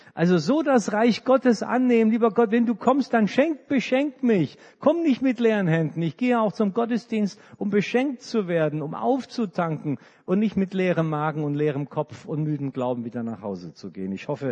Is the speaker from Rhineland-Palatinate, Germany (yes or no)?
no; Karlsruhe, Baden-Württemberg, Germany; Karlsruhe ist meine Heimatstadt, da habe ich meine Kindheit erlebt.